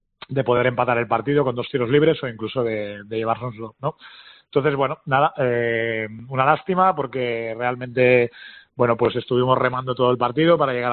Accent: Badalona, Catalonia, Spain; Yo soy de Badalona, o sea, para mí primero es bastante especial

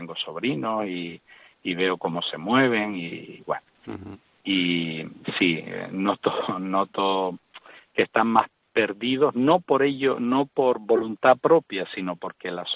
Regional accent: Ingenio, Canary Islands, Spain; yo soy de Ingenio

